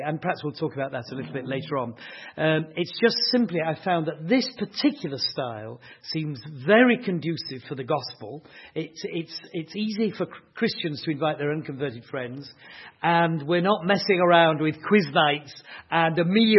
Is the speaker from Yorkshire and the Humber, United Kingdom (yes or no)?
yes; Yorkshire and the Humber, United Kingdom; I'm a Yorkshireman. There we are. Born and bred in Yorkshire. I now live about half a mile from where I was born. After all these years, I've not moved very far.